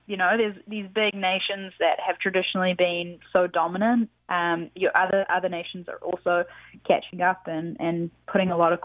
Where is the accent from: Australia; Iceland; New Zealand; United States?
New Zealand; And in New Zealand, in my home country, you know, friends and family members that have never been interested in soccer before are watching